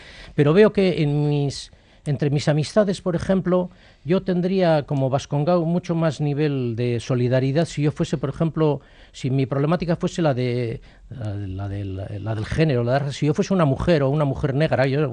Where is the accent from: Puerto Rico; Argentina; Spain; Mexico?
Spain; Basque Country; que soy yo, como soy euskaldun, puedo ser algo que mis compatriotas castellanos no pueden ser. Yo soy un poco francés y ellos no pueden serlo.